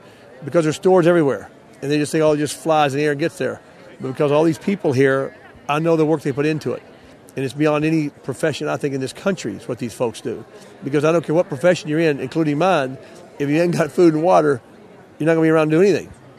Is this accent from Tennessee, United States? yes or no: yes; Knoxville, Tennessee, United States; I was raised on Ten Mile Creek outside of Knoxville there